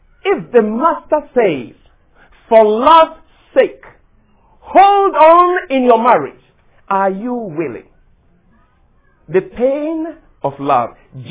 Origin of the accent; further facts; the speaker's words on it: Ghana; now in United States; "Where do you come from?" "I come from Ghana." You know, of course, I wouldn't tell you the village I come from. It's not on the map.